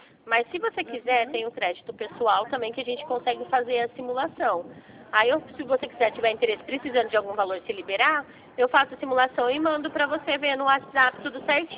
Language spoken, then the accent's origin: Portuguese; Rio Claro, São Paulo, Brazil; Não, eu sou de Rio Claro.